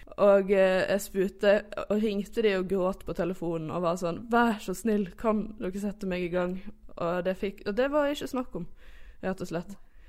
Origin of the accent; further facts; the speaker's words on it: Førde, Vestland, Norway; now in Bergen, Norway; Jeg er 24 år gammel, og så er jeg originalt fra Førde, men jeg bor i Bergen.